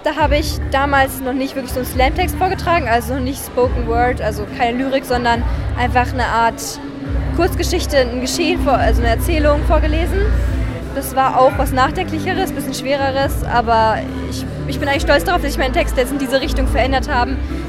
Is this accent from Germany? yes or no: yes; Würzburg, Bavaria, Germany; ich komme aus Würzburg.